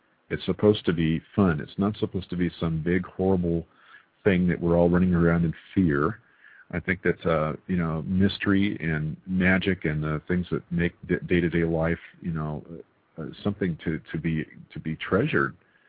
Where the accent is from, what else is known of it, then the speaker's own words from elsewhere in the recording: California, United States; I grew up in the Sierra Nevadas and running around all through the the mountains up there